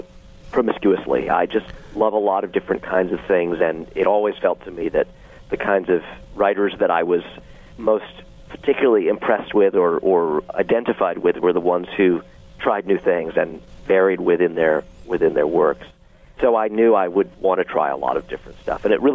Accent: Brooklyn, New York, United States; comic books and politics and, growing up in Brooklyn.

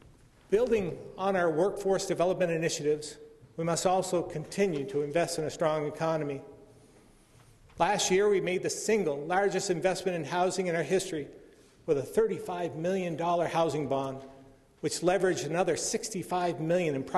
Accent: Barrie, Ontario, Canada; I grew up in Barrie. I'm proud of my hometown

